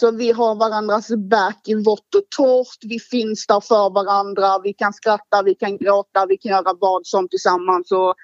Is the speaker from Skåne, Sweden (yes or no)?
yes; Malmö, Skåne, Sweden; jag är uppvuxen på Holma, och om någon som lyssnar vet vad det är så vet de om att det är ett ghetto i Malmö.